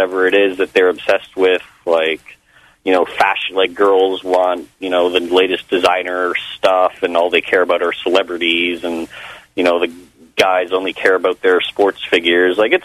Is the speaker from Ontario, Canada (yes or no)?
yes; Toronto, Ontario, Canada; I'm from Toronto.